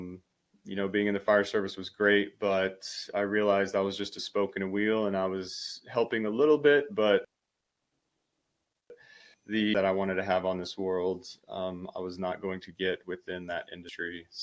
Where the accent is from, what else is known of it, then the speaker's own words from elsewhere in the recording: Colorado, United States; So I grew up in Colorado. I've always had a knack for wanting to help people.